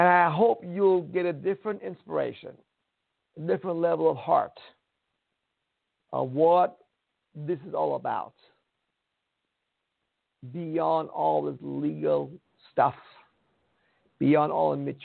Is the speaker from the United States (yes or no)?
no; Iran; I come from Iran, where the Zoroastrianism, the first religion of the world, came from.